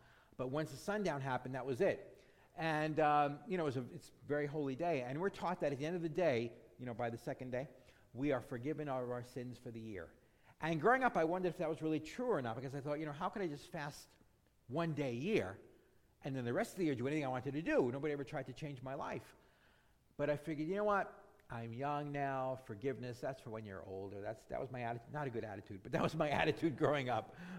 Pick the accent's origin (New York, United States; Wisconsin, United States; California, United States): New York, United States; New York City; I went to public school as a young little boy growing up in New York City there.